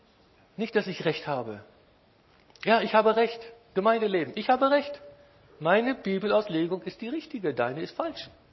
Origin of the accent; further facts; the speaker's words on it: Northern Germany, Germany; er ist ein Süddeutscher, ich bin ein Norddeutscher.